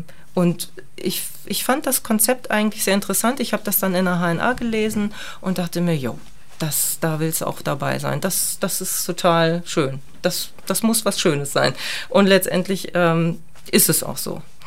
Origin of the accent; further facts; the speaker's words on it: Kassel, Hesse, Germany; Ich komme gebürtig aus Kassel und das ist vielleicht auch ein bisschen klassisch.